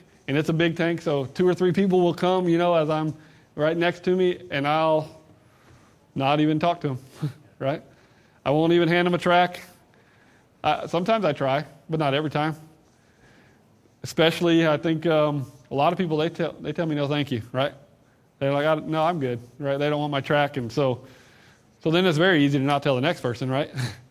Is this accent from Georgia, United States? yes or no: yes; Georgia, United States; I know that sounds simple, but I'm from Georgia, so you'll have to excuse me.